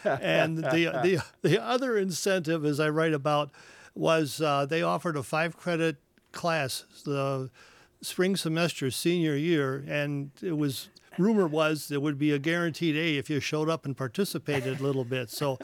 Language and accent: English; Rubicon, Wisconsin, United States; I'm just from Rubicon